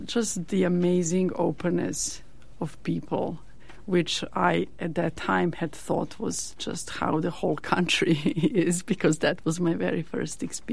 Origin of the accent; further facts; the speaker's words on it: Serbia; moved away as an adult; now in San Francisco, United States; Well, that started in about 1995 when I came from Serbia to the San Francisco Conservatory to go to school.